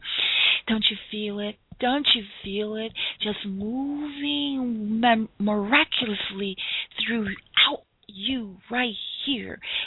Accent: Chicago, Illinois, United States; I think I'm going to go back to my hometown of Chicago and give a book signing

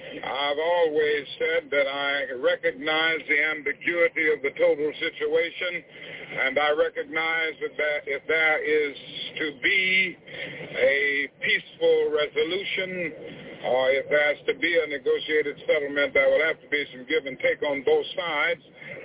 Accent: United States; I am an American, and like the prophets of old who spoke to Israel

